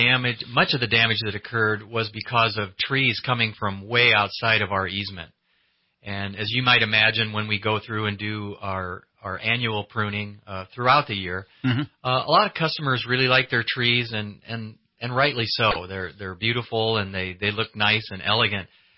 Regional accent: Iowa, United States; Yeah, I come from North Iowa, just south of Minnesota.

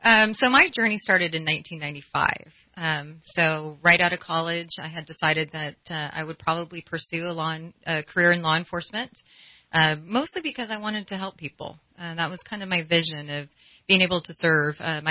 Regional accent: San Diego, California, United States; I grew up in San Diego, so San Diego PD was kind of one of my first options on my radar.

